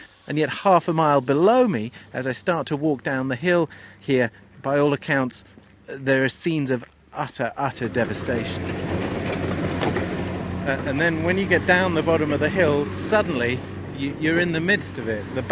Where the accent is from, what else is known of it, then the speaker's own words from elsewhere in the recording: United States; From America.